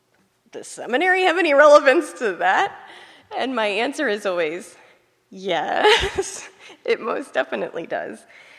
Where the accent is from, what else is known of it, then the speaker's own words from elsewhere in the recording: United States; I realized that the people there knew far more about U.S. foreign policy than I, as an American, did.